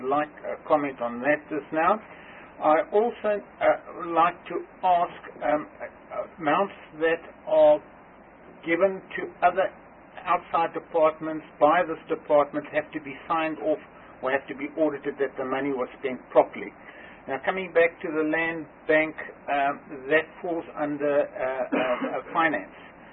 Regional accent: Free State, South Africa; Now, I'm from the Free State, and I see there the budget was 9,177 million

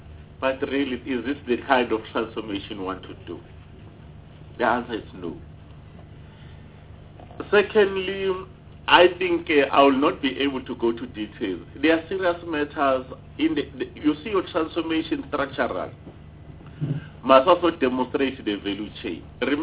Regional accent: Mpumalanga, South Africa; also born or lived in KwaZulu-Natal; I'm from Mpumalanga, but I also stayed in KwaZulu-Natal

